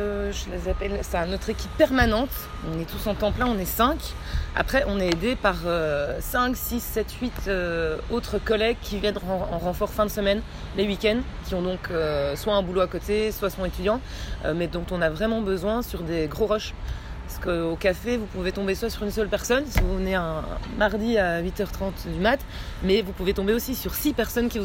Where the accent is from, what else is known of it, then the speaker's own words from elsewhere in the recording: Belgium; now in France; c'est une reconversion, c'est ça, professionnelle et géographique, parce que je suis belge.